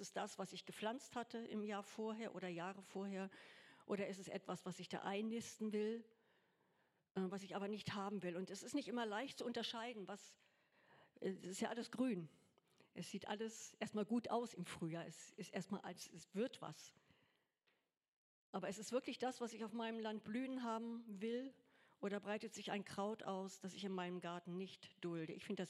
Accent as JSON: {"language": "German", "town": "Goslar", "region": "Lower Saxony", "country": "Germany", "said": "Ich komme ja aus Goslar, aus der Kaiserstadt Goslar"}